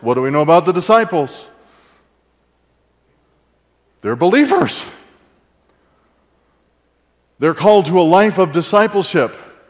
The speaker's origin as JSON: {"language": "English", "region": "the South", "country": "United States", "said": "picking cotton, because I'm from the South, is that free?"}